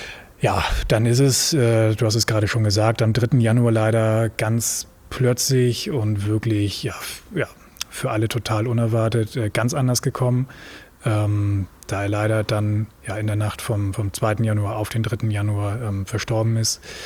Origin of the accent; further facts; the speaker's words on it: Langenhorn, Schleswig-Holstein, Germany; ganz einfach und komme hier aus Langhorn, wo wir jetzt auch gerade sitzen, in unserem Möbelhaus bei der Bischoff Home Company neuerdings. Bin mittlerweile 30 Jahre alt.